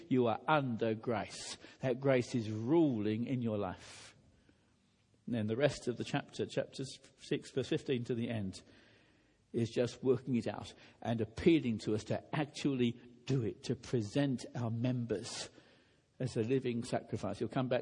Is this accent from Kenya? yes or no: yes; Kenya; I'm a Kenyan. I can tell you, I'm not very good at Kikuyu. Not bad at Swahili. Kijaluo, can manage a few sentences.